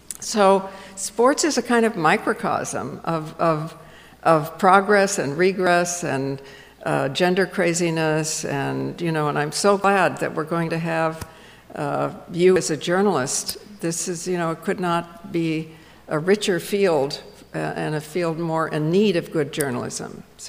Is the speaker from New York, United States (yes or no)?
yes; New York City, New York, United States; I mean, I as a New Yorker, I am so apologetic for Donald Trump.